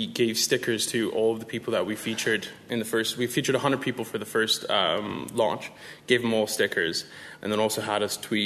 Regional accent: London, United Kingdom; also born or lived in Los Angeles; despite the accent, I'm from London, grew up between both Los Angeles and London, so I had a feel of both kind of upbringings. And when I moved back to London

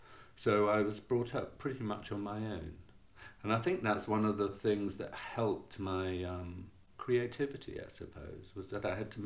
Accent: Zimbabwe; And I was born and brought up in Africa.

